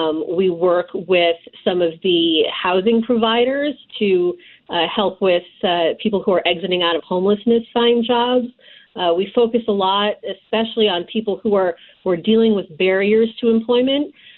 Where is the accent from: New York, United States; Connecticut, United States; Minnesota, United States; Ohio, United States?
Connecticut, United States; also born or lived in Washington, D.C.; I was born and raised in Connecticut, but I actually worked in Washington, D.C. for about 15 years